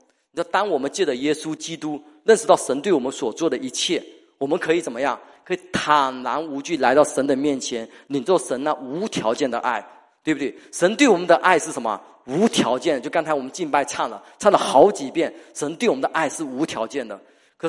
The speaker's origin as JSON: {"language": "Chinese", "region": "Fujian", "country": "China", "lives_now": "Vancouver, Canada", "said": "你知道我们福建人有一句话"}